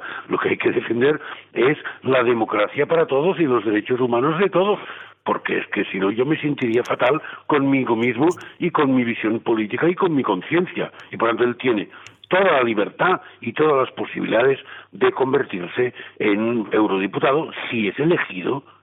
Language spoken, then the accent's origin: Spanish; Catalonia, Spain; a mí me sorprende muchísimo como español, como catalán